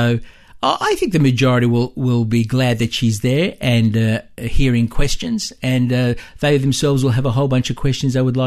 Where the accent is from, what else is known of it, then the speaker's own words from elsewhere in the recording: Rooty Hill, New South Wales, Australia; I'm born and bred in Rudy Hill. So this is home to me.